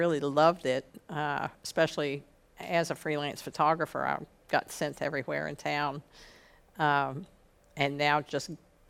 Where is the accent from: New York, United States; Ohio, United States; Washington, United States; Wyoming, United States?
Ohio, United States; Cincinnati; now in Nashville, United States; I grew up in Cincinnati, went to school at the University of Cincinnati, came to Nashville for a boy